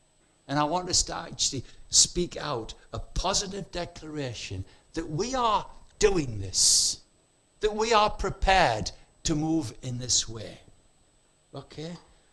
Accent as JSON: {"language": "English", "country": "United Kingdom", "said": "Our default mode, particularly being British, is negative."}